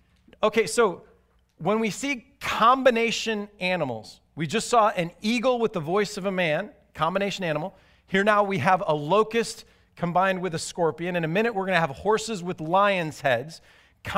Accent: Chicago, Illinois, United States; You know, I'm from Chicago, right? So in Chicago, every year, around the fall, we get a plague.

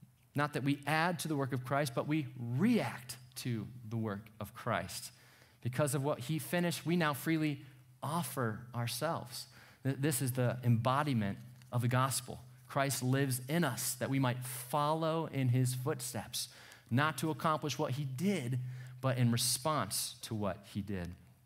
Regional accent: Cleveland, Ohio, United States; also born or lived in Missouri; I'm fans of the Cleveland Indians because I'm from Cleveland.

